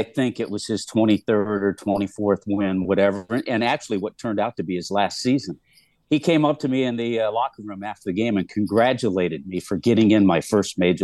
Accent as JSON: {"language": "English", "town": "Los Angeles", "region": "California", "country": "United States", "tie": "born or raised there", "said": "of course, growing up in Los Angeles, I was a Dodger fan."}